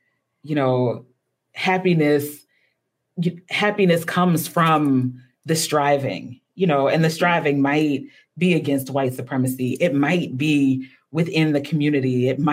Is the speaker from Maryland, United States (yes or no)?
yes; Baltimore, Maryland, United States; accent: Baltimore; my God, I can only take so many questions about the imagined hardships I must have faced living and growing up in Baltimore. I mean, at the very least, I'm glad that the internet is really obsessed with the Baltimore accent now.